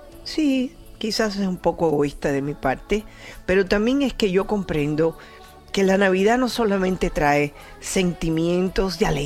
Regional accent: Spain; Para muchos de ustedes esto, eso lo hacen en mi país. Sí.

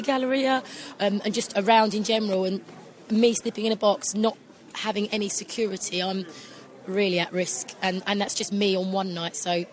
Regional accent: Hatfield, East of England, United Kingdom; from Hatfield.

